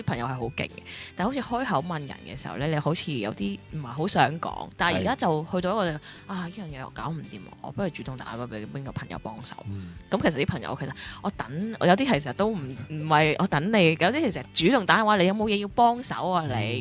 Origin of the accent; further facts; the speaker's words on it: China; 咁就我哋中国人好比较难少少入外国嘅，